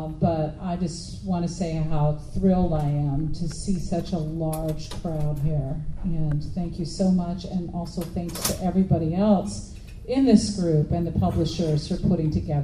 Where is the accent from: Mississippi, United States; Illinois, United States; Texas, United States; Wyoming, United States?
Illinois, United States; Chicago; now in Tacoma, United States; I live in Tacoma, Washington. I'm originally from Chicago